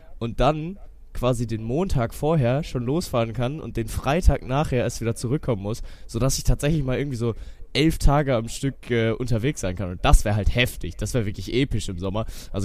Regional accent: Kiel, Schleswig-Holstein, Germany; now in Cologne, Germany; Ich bin ja Kieler Jung

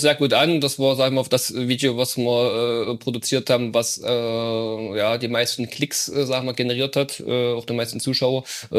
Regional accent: Bommersroda, Thuringia, Germany; ja, ich komme aus Bommersroda

